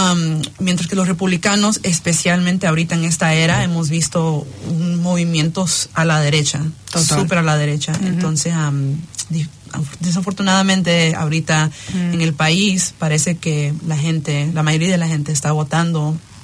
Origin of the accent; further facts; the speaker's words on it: United States; now in New Zealand; soy de los Estados Unidos